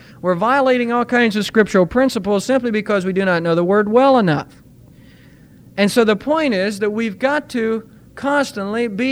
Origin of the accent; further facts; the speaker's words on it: Ohio, United States; In our church, when I was growing up in Ohio, we used to go to Winona Lake every year to the Youth for Christ convention.